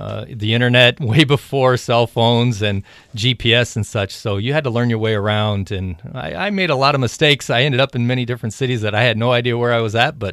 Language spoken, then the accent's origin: English; Omaha, Nebraska, United States; Yeah, so I grew up in South Omaha, Nebraska. I went to high school in South O, moved to Florida for a little bit, but then I went to college at University of Nebraska-Lincoln, chemical engineer.